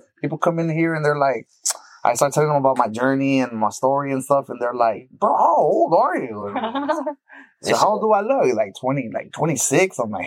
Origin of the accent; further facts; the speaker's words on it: Brownsville, Texas, United States; also born or lived in Mexico; But I was raised in Brownsville.